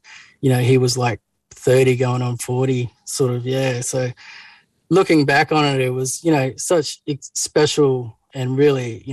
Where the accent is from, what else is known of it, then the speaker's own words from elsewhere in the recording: Katherine, Northern Territory, Australia; also born or lived in Rockhampton, Queensland; I was born in Rockhampton in Queensland. But then when I was a baby, we moved to the Northern Territory.